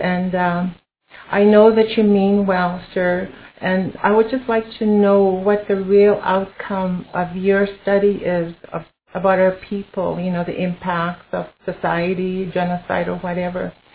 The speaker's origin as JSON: {"language": "English", "region": "Alberta", "country": "Canada", "said": "I'm from Piikani Nation, from the nation that the lawyer comes on often."}